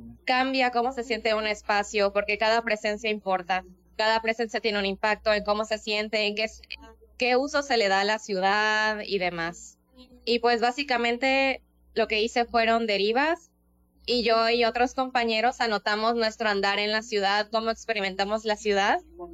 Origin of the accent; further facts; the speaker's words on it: Mérida, Yucatán, Mexico; estudio Artes Visuales para la Expresión Plástica en la UDG y yo soy originaria de Mérida, Yucatán.